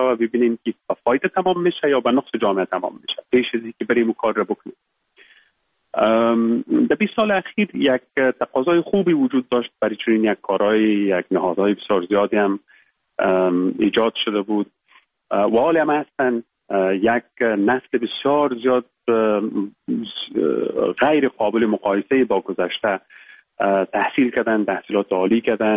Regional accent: Baghlan, Afghanistan; born there; now in England; ما در ولایت بغلان متولد شدیم، یکی از ولسوالی های خوست و فرنگ نام داره. صنف 7 مکتب یا صنف 8 مکتب و بعد در لیسه استقلال کابل در خواندیم.

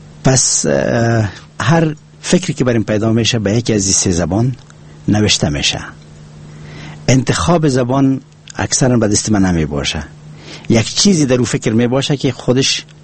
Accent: Afghanistan; first language Pashto; Persian is a second language

